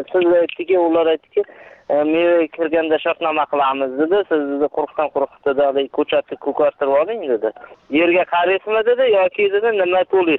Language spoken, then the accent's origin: Uzbek; Raqqon, Fergana Region, Uzbekistan; born there; Farg'ona viloyati Besharq tumani Raqqon qishlog'i Qo'rg'onda tug'ilganman.